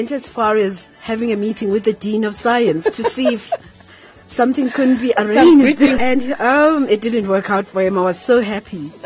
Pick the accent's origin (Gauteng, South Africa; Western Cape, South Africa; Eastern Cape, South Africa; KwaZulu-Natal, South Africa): KwaZulu-Natal, South Africa; Pietermaritzburg; Yeah, I'm the firstborn of four children. And like I said, we're from Pietermaritzburg.